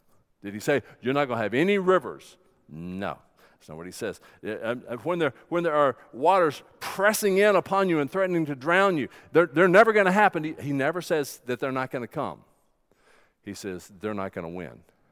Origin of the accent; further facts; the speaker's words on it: North Carolina, United States; Now, I'm from North Carolina, and where I'm from, we would say, that stinks.